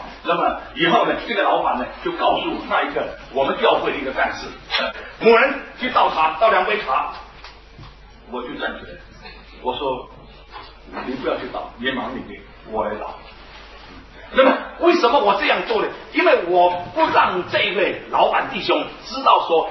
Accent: Fujian, China; 因为我也是福建人，所以我就去参加这个福建帮

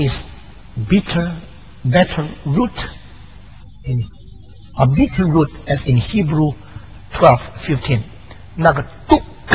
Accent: China; 但是从另外一方面来说，我们中国人应当醒过来了

